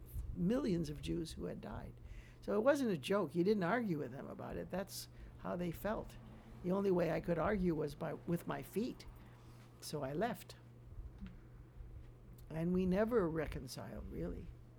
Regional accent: Worcester, Massachusetts, United States; born there; you're born in Bridgeport, and I was born in Worcester, and Jack Kerouac was born in Lowell.

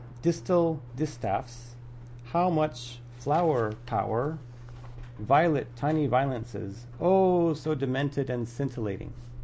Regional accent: the West, United States; And I, growing up in the West, the sight, the scent of pine trees really does something to me.

